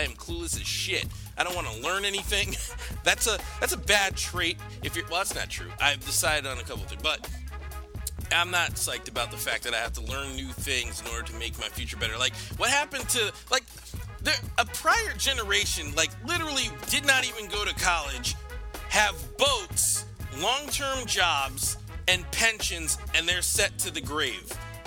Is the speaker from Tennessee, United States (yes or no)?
no; Connecticut, United States; I grew up in Connecticut, so I have the right to say this is a horrible piece of shit of a place.